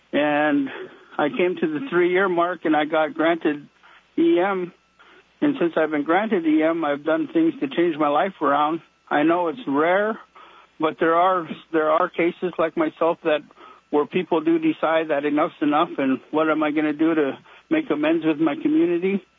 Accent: Fairbanks, Alaska, United States; I'm from Fairbanks, Alaska.

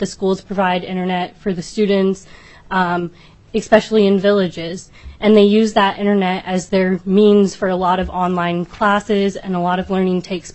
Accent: Palmer, Alaska, United States; I'm from Palmer.

